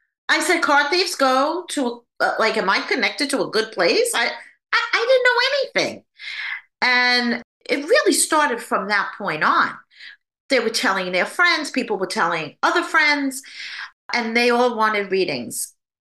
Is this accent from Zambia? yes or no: no; New York, United States; I'm a New Yorker, right?